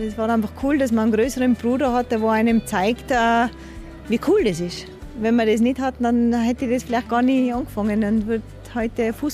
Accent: Strengen, Tyrol, Austria; also born or lived in Bludenz; Eigentlich bin ich geboren in Bludenz, im Vorarlberg, aber ich bin keine Vorarlbergerin, ich bin Tirolerin. Meine Mutter ist nur schnell auf Bludenz, hat mich auf die Welt gebracht und ist wieder retour gefahren. Und Strengen ist ein Bergdorf im Stanzertal.

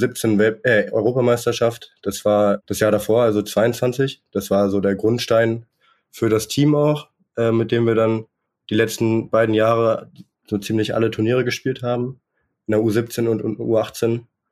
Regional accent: Hanover, Lower Saxony, Germany; Nee, also ich komme aus Hannover

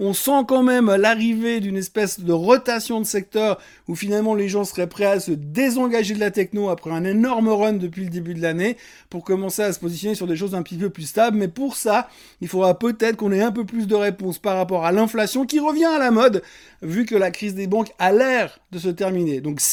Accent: Switzerland; c'est chez nous, en Suisse, où on s'en prend plein les dents

